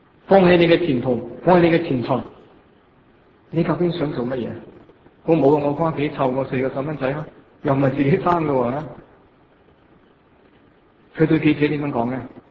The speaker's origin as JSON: {"language": "Cantonese", "country": "Hong Kong", "said": "作為我哋香港人"}